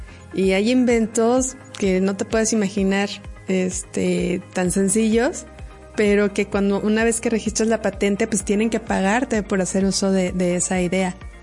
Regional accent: Mexico; porque si algo somos buenos los mexicanos es para inventar

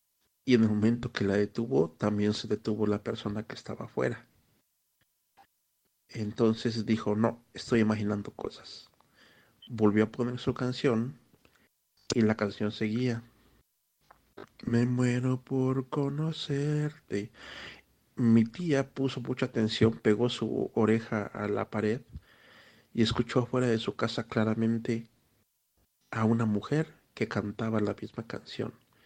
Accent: Cuernavaca, Morelos, Mexico; de Cuernavaca y voy a contarles una pequeña historia

